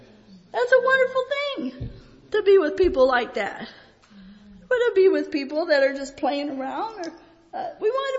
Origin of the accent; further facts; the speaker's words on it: Richlands, Virginia, United States; born there; also born or lived in Michigan; I was born in Richlands, Virginia.